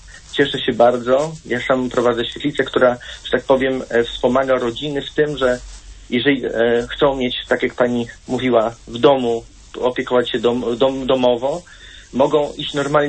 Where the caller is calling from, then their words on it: Gdynia, Pomeranian Voivodeship, Poland; jestem z Trójmiasta, z Gdyni, dokładnie